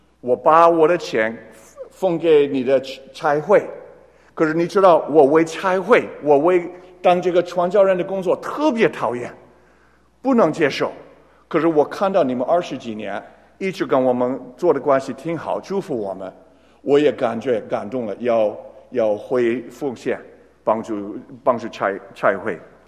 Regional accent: Taiwan; Chinese is a second language; 我记得在台湾长大的时候，我学过一个怕太太的这个事

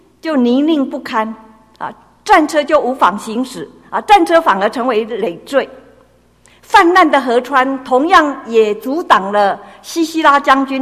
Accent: Taiwan; 我们台湾话说是敢大哈

